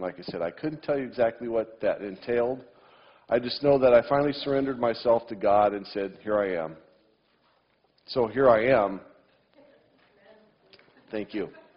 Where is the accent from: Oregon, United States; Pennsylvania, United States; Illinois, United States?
Oregon, United States; Anyway, yes, I grew up in Oregon, spent all but 1 year of my life there.